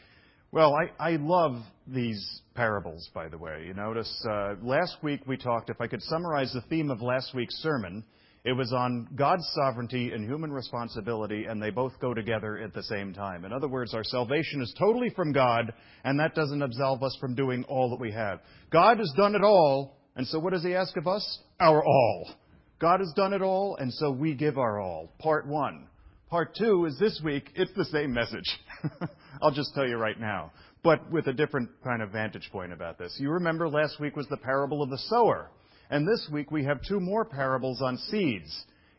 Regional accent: Brooklyn, New York, United States; this is the reason I'm from Brooklyn. I'm deprived. I never had grass when I was a kid. We don't have grass in Brooklyn.

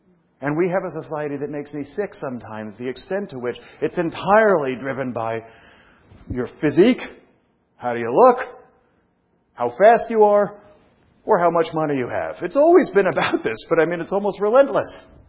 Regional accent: Brooklyn, New York, United States; I was a kid and I was raised in Brooklyn

